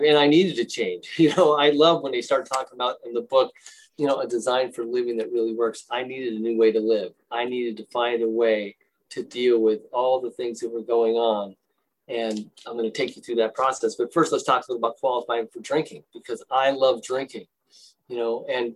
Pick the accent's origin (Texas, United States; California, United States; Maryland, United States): California, United States; Novato; you know, I grew up in Novato, and I'll tell you a little bit of the geographic in Novato. And Novato is about 25 miles north of the Golden Gate Bridge, and we're in Marin County.